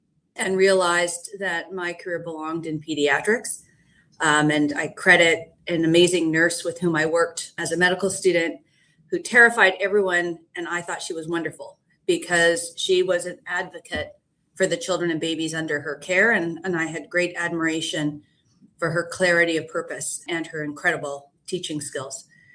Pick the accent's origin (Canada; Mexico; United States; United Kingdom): Canada; I'm Canadian. I completed my medical school in London, Ontario